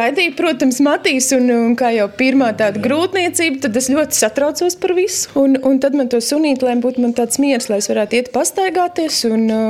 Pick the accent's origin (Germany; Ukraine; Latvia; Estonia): Germany; jo mēs esam vācieši